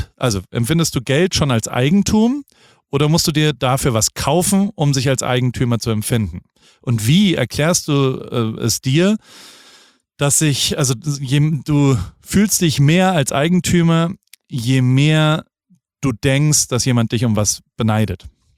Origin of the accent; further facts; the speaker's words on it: Germany; Und wenn ich da mal versuche zu erklären, dass man als Deutscher ja per se Antifaschist ist, sind die alle fassungslos.